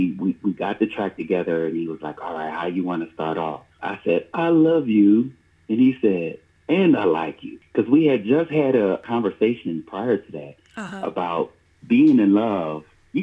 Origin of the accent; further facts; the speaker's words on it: East Coast, United States; also born or lived in California; Well, let's see. My father came to California. I'm from the East Coast.